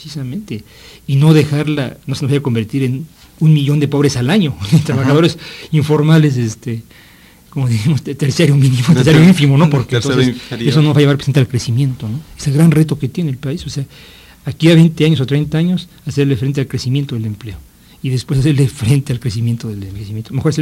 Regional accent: Mexico City, Mexico; Los hijos que nacimos en Benito Juárez, vamos a decir de esa manera, que nos criamos en Benito Juárez, no vivimos en Benito Juárez, ¿verdad?

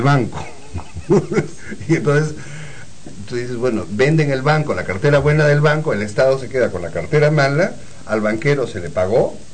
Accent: Peru; now in Mexico; Yo vengo del Perú para México, no siento una gran resistencia cultural.

